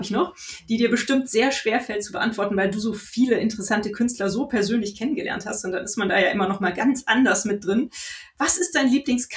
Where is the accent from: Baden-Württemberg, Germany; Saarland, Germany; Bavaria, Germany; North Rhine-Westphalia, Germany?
North Rhine-Westphalia, Germany; Cologne; als Kölner Kind